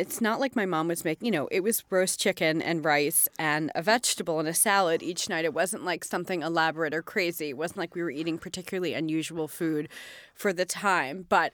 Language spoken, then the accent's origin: English; New Jersey, United States; I grew up in New Jersey in the suburbs. Nothing fancy.